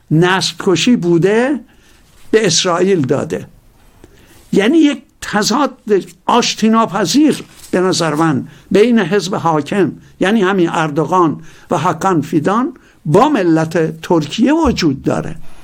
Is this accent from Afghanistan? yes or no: no; Iran; از من پرسید اهل کجایی؟ بهش گفتم ایران.